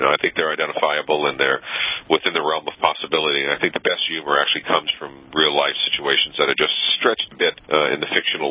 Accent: New Orleans, Louisiana, United States; You know, I was a musician in New Orleans as a kid. And when you're born and raised in New Orleans, I think you have to play music.

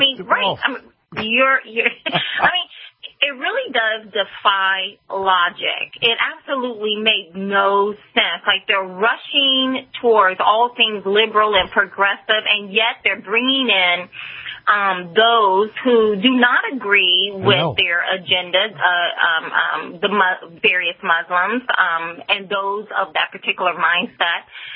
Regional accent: United States; And I'm very grateful to God that I'm an American.

